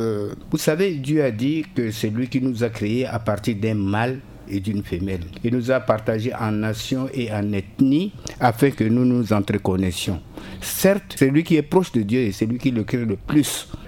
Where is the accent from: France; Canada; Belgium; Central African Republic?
Central African Republic; nous sommes tous des Centrafricains.